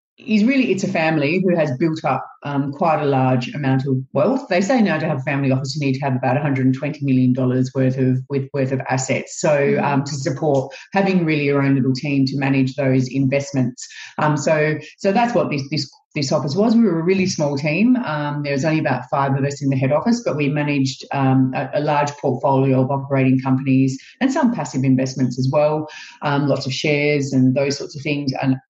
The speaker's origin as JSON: {"language": "English", "town": "Mount Gambier", "region": "South Australia", "country": "Australia", "tie": "born or raised there", "also_born_or_lived": "Victoria", "said": "I'm from Mount Gambier originally, and I grew up in country South Australia, and then I went to university back in Victoria"}